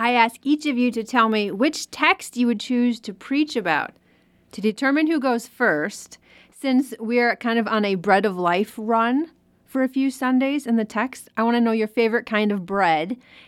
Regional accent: Wisconsin, United States; When I go back up to Wisconsin, my accent gets thicker.

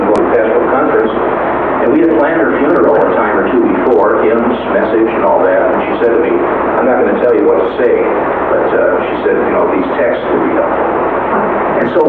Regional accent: Flint, Michigan, United States; I grew up in Flint, Michigan

